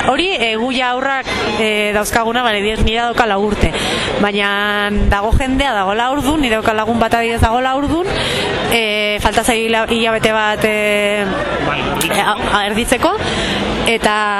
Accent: Olazagutía, Navarre, Spain; now in Ziordia, Spain; ni berez Olaztikoa naiz, baina ziordi bizi naiz

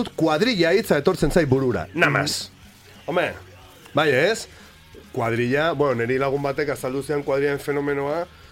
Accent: Navarre, Spain; ni Nafarra naiz kasualitatez, gurasoak mantxegoak direlako, Madrilen, Barcelona deno Bilbon, jaio aldintzen, alere. Nafarroa da nire aberria, eta tutera nire zigorra da.

